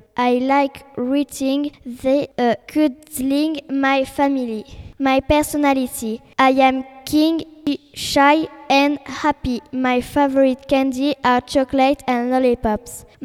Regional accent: Toulouse, Occitania, France; born there; English is a second language; also born or lived in Rodez, France / Brittany, France; My birthday is on 4 July. I am 12 years old. I was born in Toulouse and I live in Brittany, Hougan for 5 years before I lived in Aveyron, in the city of Rodez. My nationality is French.

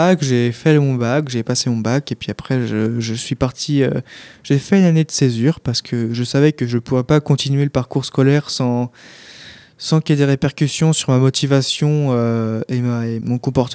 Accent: Saint-Yves-Bubry, Brittany, France; also born or lived in Pontivy; Je suis né à Pontivy, le 17 avril 2000, et j'ai grandi pendant 10 ans, donc jusqu'à mes 9 ans, à Saint-Yves-Bubry, une petite commune un peu paumée près de Plouay.

